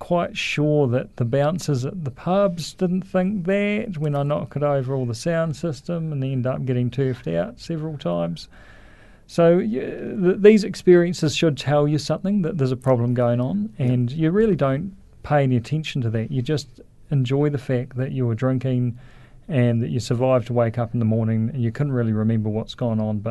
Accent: Christchurch, Canterbury, New Zealand; Well, I grew up in Christchurch, so I'm basically a Cantabrian.

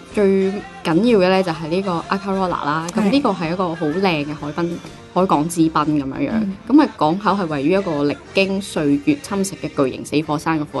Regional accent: Guangdong, China; 咁我哋廣東人應該就比較中意呢個點啦，

